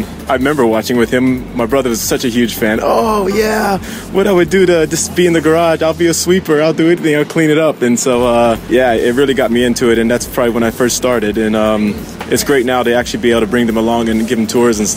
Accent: Galveston, Texas, United States; 3 hours from my hometown, Galveston.

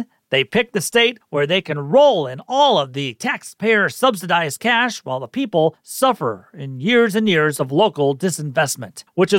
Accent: Michigan, United States; Hey, I'm Gen X. Growing up in Michigan back then, you were kind of taught that's what you do.

